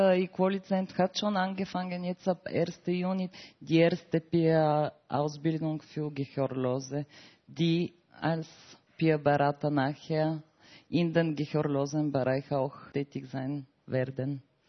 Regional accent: Bulgaria; moved away as an adult; now in Vienna, Austria; Ich bin Bulgarin. Ich lebe jetzt schon 17 Jahre in Wien. Vorher in Bulgarien habe ich mein Studium abgeschlossen

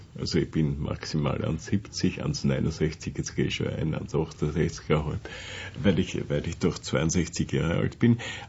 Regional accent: Vienna, Austria; born there; Ich bin geboren 1941 in Wien. Entstanden bin ich eigentlich in der Steiermark in Kaltwasser in einer Jagdhütte.

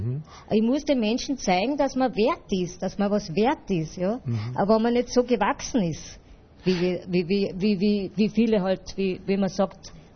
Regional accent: Tyrol, Austria; moved away; ich bin aus Tirol dann nach Niederösterreich gekommen, ich war aus der Schule und habe die erste Stelle gehabt.

